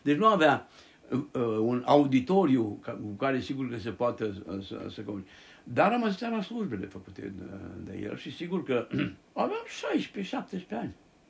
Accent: Moldavia, Romania; nu că sunt moldovean eu

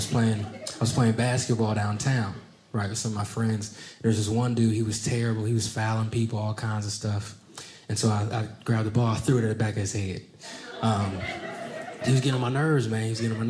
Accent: North Carolina, United States; No, man, it's been a lot of fun growing up in North Carolina. I grew up broke, though.

